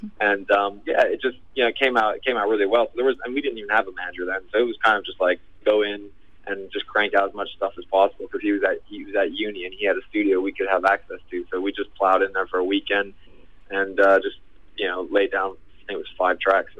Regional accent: San Diego, California, United States; I hope no one in San Diego, I'm from San Diego, I hope no one hears this

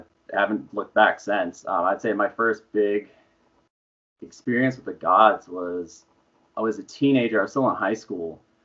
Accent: Minnesota, United States; But in the area that I grew up in Minnesota, the Scandinavian Norse lifestyle was very prominent, very common.

